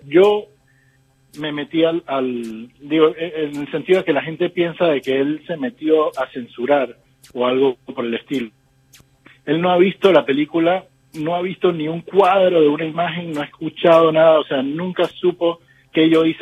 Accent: Panama; now in Miami, United States; Sí, yo, digamos que siendo panameño uno crece con su música en el ambiente.

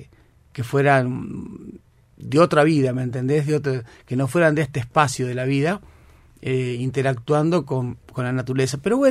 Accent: Santa Fe, Argentina; yo que me crié en Santa Fe, que me encantaron los pájaros toda la vida

